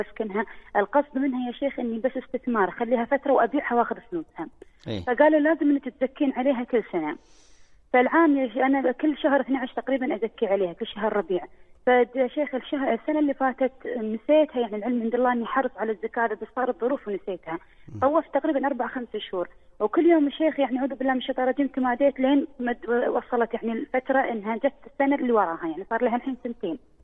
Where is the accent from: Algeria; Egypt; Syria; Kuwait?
Kuwait; أنا كويتية وشريت لي أرض بالسعودية